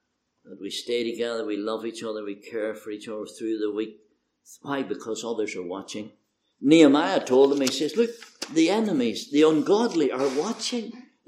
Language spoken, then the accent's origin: English; Belfast, Northern Ireland, United Kingdom; "I come from Belfast."